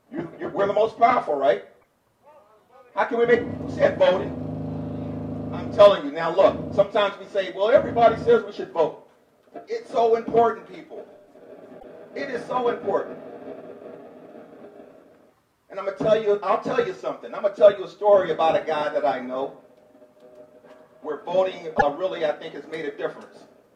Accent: Kansas City, Missouri, United States; I did not grow up here, but I grew up in Kansas City, Missouri. All right, and it has its own history.

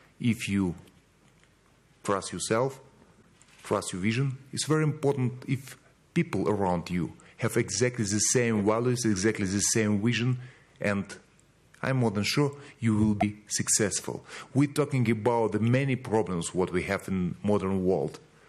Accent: Ukraine; English is a second language; I come from Ukraine, one of the largest countries in Europe

